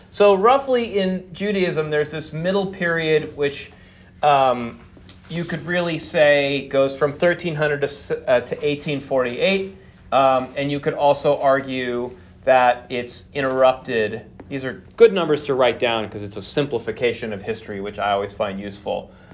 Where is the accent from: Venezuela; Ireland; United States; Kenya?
United States; Los Angeles, California; And I grew up in Los Angeles, and we had a City Paper, and it got bought out and went downhill.